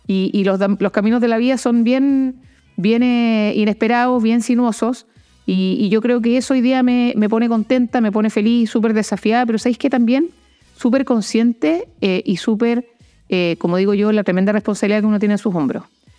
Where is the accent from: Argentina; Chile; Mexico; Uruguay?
Chile; Coyhaique, Aysén; llegué el 76, 77. Entonces, en aquellos tiempos, gran parte de mi infancia la viví en Coyhaique y eso te forma distinto.